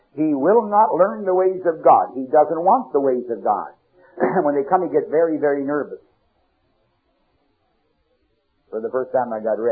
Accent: Canada; I'm sorry, for I'm a Canadian. I'm a square. Square all the way down the line. Conservative. I used to be Canadian, not anymore.

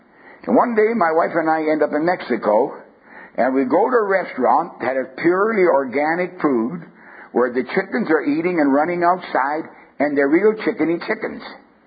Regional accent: Canada; I was brought up in Canada on like a semi-farm. It was like in the town limits, but we had acreage.

